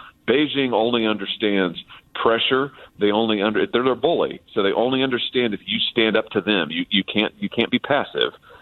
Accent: Missouri, United States; as drugs continue to pour across the border and pour into my home state of Missouri.

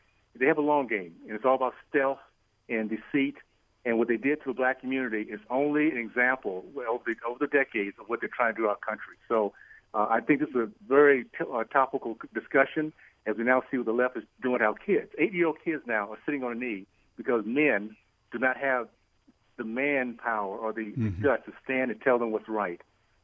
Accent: United States; I love being American. I'm proud of being an American

